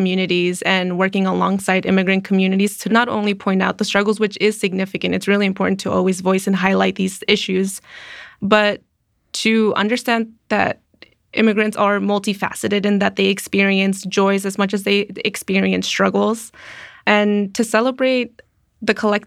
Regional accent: United States; Being Mexican American, I have an intimate closeness with Latinidades here in the US

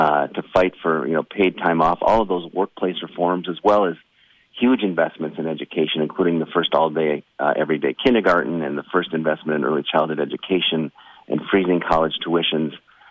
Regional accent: Bloomington, Minnesota, United States; Well, I grew up in Bloomington, Minnesota, and my parents are both public school teachers, and, you know, the family's been in the state for a long time

